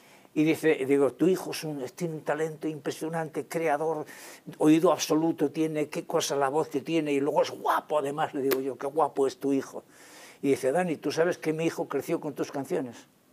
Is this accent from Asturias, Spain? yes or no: yes; Gijón, Asturias, Spain; que es asturiano como yo, él es de Oviedo, yo soy de Gijón